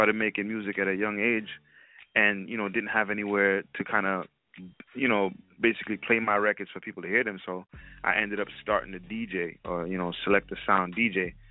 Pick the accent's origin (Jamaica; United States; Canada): Jamaica; I'm Jamaican, of course, and great-grandparents are Chinese, so that brings the Jamaican Chinese